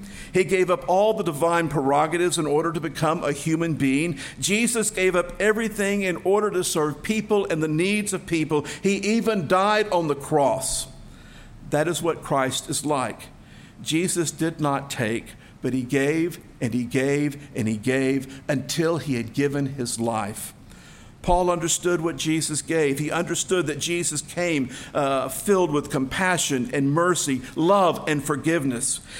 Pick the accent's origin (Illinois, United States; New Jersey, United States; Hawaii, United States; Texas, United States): Texas, United States; I'm not a Hebrew born of Hebrews, but you all know that I am a Texan born of Texans.